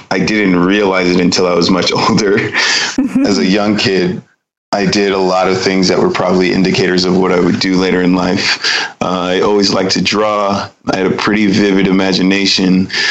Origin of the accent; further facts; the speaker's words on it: Pasadena, California, United States; So even though I have Nigerian heritage, I grew up in America as an American.